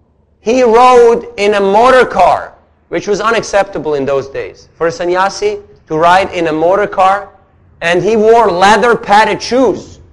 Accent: Switzerland; Believe me, I'm from Switzerland.

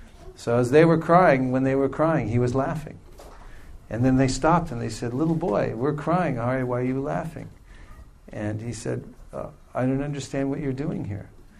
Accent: Lafayette, California, United States; also born or lived in Czechoslovakia; I'm from Czechoslovakia. I'm from Lafayette, California. I went to Del Valle High School.

